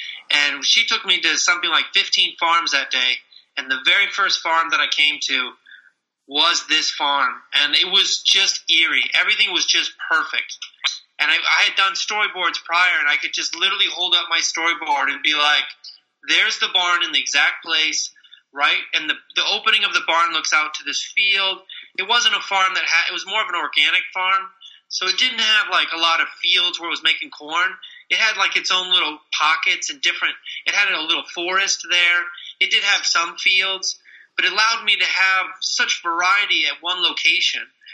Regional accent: Denver, Colorado, United States; now in Wisconsin, United States; I'm not originally from Wisconsin. I'm from Denver, Colorado.

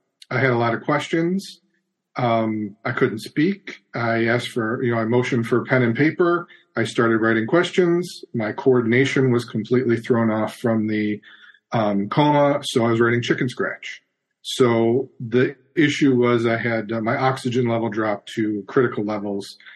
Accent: Chicago, Illinois, United States; So I come from a law enforcement family, and I'm from Chicago.

